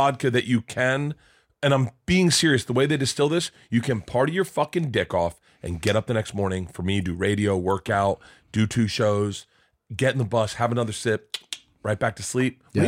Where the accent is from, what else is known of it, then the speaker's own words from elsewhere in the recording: Florida, United States; I said, if I'm from Florida, but public sushi versus the first time I was in New York and had sushi